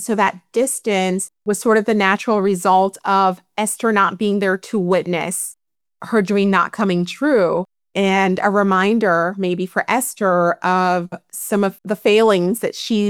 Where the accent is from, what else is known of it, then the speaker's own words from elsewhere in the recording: Maryland, United States; now in Oregon, United States; I grew up in Maryland, went to school up and down the East Coast, moved to the West Coast, and I'm now living in Oregon.